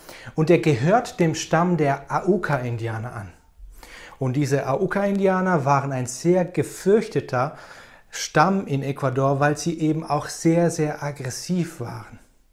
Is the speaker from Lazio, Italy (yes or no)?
yes; Rome, Lazio, Italy; Ich bin damals in Rom aufgewachsen. Meine Eltern sind Missionare in Rom.